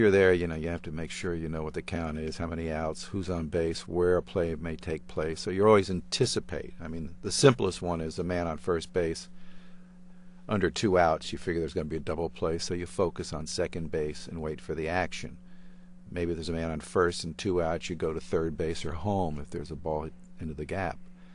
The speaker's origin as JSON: {"language": "English", "region": "East Coast", "country": "United States", "tie": "born or raised there", "said": "growing up on the East Coast. I mean, Yogi Berra is probably the most famous ball player alive now."}